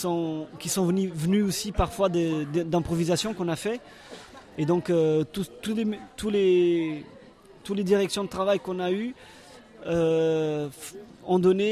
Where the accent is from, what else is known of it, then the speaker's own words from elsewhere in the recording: Lisbon, Portugal; Donc, moi, je suis portugais, je suis originaire de Lisbonne.